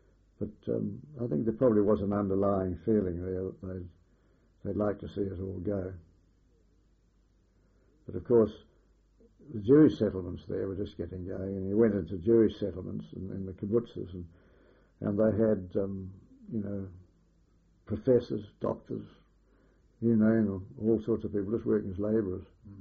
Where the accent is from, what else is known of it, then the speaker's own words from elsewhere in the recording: Australia; So it wasn't common knowledge that we were Australians until a later date.